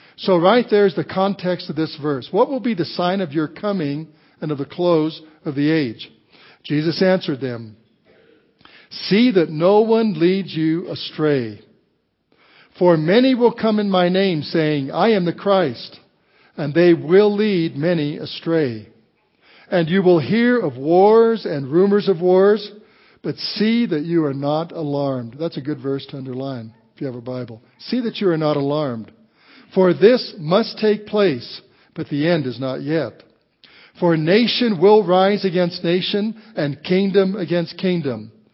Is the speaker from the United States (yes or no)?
yes; Walsenburg, Colorado, United States; my hometown of Walsenburg, Colorado